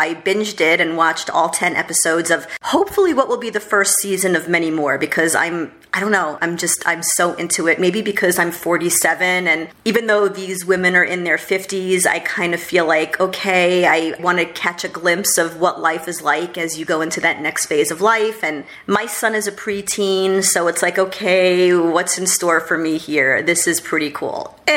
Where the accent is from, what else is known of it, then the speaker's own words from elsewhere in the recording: New York, United States; And even though I'm a New Yorker, can't forget that.